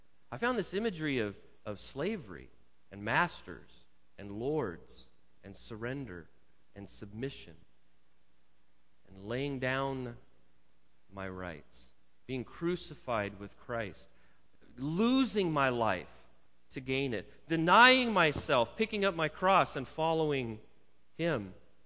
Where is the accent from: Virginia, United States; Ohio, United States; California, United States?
California, United States; as an American, as a man who lives, that was born and raised in a democracy, if you will, particularly in the state of California, that I have rights.